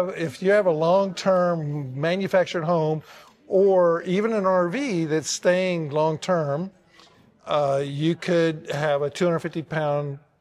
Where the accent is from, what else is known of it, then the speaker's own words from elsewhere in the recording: Alabama, United States; I'm from Alabama, and you have to go to a training for the weekend.